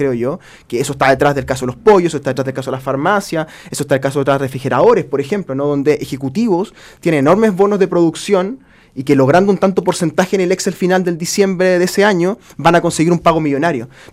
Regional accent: Melipilla, Santiago Metropolitan Region, Chile; soy de Melipilla, soy bastante más rural que él, digamos. No soy un señor irlandés, digamos, soy un melipillano.

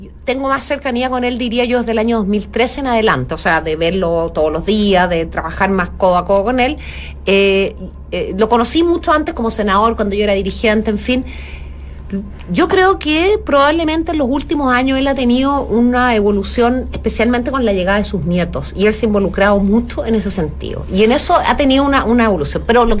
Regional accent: Chile; born there; hay dos Chiles, el Chile donde nací yo

